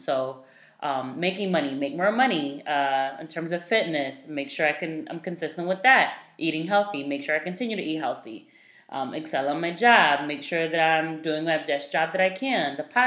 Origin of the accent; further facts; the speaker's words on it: Puerto Rico; I'm from Puerto Rico, and my boyfriend's never been, so he met my family